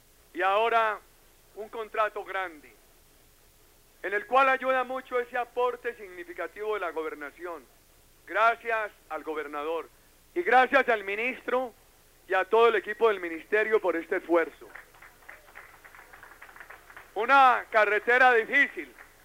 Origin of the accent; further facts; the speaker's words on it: Fredonia, Antioquia, Colombia; a mí me ha dado mucha pena las veces que vengo a mi tierra y aparece el problema de la carretera de Fredonia